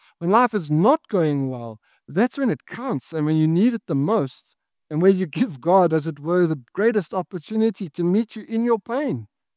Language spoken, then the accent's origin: English; South Africa; I would say Frugop as a South African, but I think he's American, so he says Frugop.